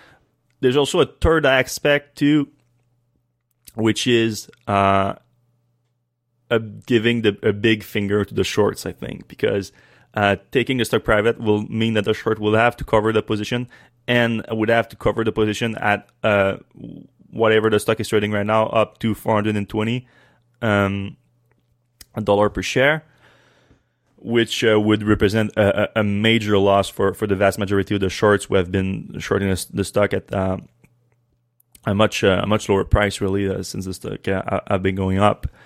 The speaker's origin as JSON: {"language": "English", "country": "Canada", "said": "Yeah, well, I mean, I'm not the biggest fan of Justin Trudeau"}